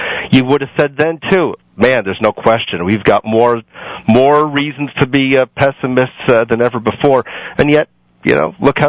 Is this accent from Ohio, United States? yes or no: yes; Cleveland, Ohio, United States; I was 8 years old in 1968. I was growing up in Cleveland, Ohio, and I can remember seeing the troop carriers taking National Guardsmen in full uniform and riot gear heading to downtown Cleveland